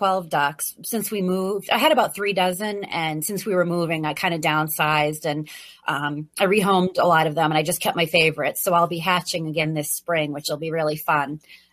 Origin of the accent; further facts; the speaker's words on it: New England, United States; also born or lived in Virginia; now in Maine, United States; I grew up in New England, so I personally am used to it, but I didn't raise chickens then